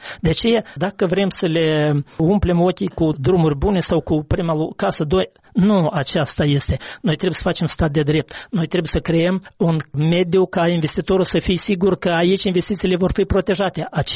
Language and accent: Romanian; Baștean, Romania; În satul meu de Baștean am fost și merge de la intrarea în sat până la școală.